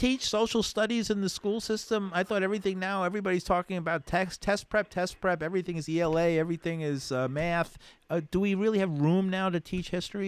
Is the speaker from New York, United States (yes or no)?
yes; Yonkers, New York, United States; I grew up in Yonkers, my friends in the Bronx would always, you know, say to me